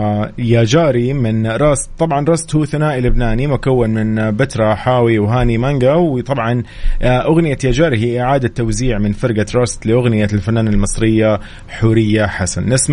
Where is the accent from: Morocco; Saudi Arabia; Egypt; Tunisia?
Saudi Arabia; انا نحن من السعوديه